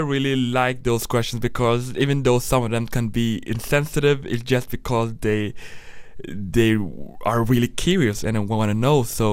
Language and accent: English; Oslo, Norway; now in Bergen, Norway; I also feel really Norwegian, mister. I like Bergen, but like I grew up in Oslo, where it was like more culturally diverse